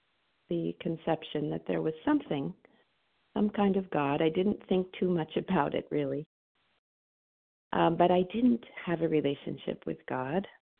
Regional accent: California, United States; from California, gratefully recovered from compulsive overeating and bulimia, one day at a time.

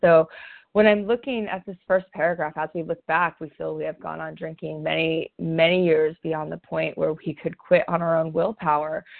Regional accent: California, United States; I'm from Southern California as well.

